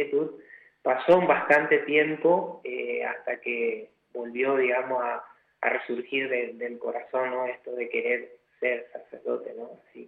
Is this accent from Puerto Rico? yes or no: no; Corrientes, Argentina; also born or lived in Posadas; si bien no nací aquí en Corrientes, nací en Posadas, en Misiones, pero desde los 12 años estoy siendo malcriado acá en Corrientes